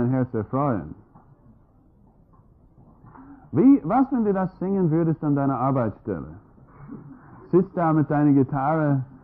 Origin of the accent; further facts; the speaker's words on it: United States; Und ich als Amerikaner mit einem Bulgaren, weißt du, ich fühlte mich eh nicht angesprochen